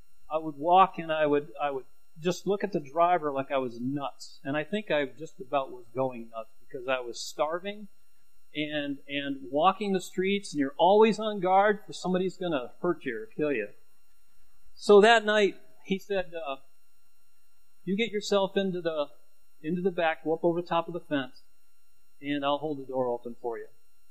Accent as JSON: {"language": "English", "region": "New York", "country": "United States", "said": "because I was from Northern New York. I'm a white Yankee skinny boy in a town of not white skinny people."}